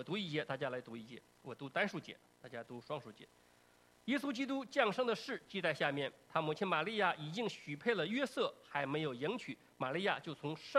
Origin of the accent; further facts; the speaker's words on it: China; 那按照犹太人的传统跟我们中国人很相像的